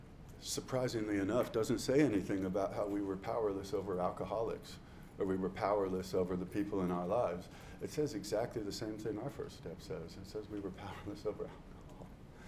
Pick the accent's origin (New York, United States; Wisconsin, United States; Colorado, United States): Colorado, United States; Denver; born there; I was born in 1967, in November of 1967. I was born in Denver, Colorado.